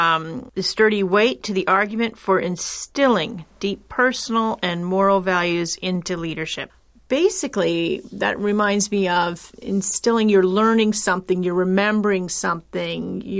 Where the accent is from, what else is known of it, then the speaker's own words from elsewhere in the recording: Canada; My home country of Canada